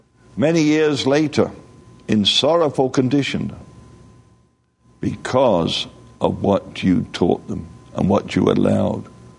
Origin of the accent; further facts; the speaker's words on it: England, United Kingdom; You know, I'm English.